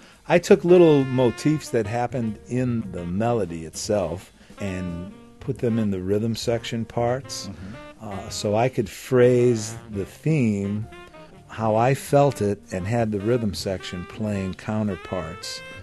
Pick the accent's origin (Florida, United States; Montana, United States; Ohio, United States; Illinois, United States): Ohio, United States; Cleveland; Well, I grew up in Cleveland, Ohio